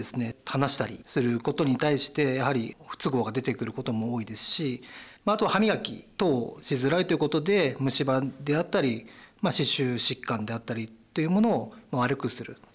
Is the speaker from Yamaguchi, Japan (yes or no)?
no; Takamatsu, Kagawa, Japan; moved away as an adult; now in Morioka, Japan; 高校まで高松市の方で生まれ育ちまして、大学の入学を機に盛岡の方にやってまいりました。